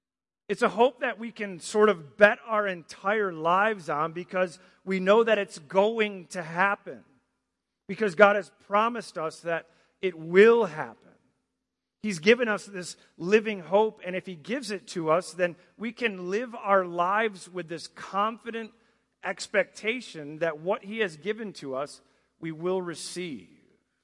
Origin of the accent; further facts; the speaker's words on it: Traverse City, Michigan, United States; born there; I also inherited an American citizenship through them as I was born in Traverse City, Michigan.